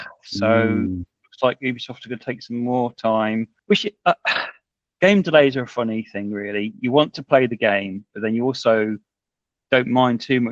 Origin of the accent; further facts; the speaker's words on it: United Kingdom; Yeah, well, as a British, we like to talk about the weather.